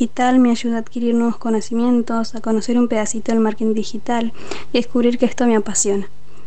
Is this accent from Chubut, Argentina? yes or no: yes; Comodoro Rivadavia, Chubut, Argentina; tengo 21 años y soy de Comodoro Rivadavia, Chubut.